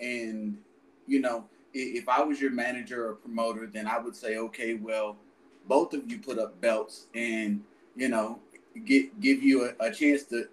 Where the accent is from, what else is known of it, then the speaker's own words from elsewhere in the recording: Michigan, United States; Yes. Yes, I'm also originally from Michigan.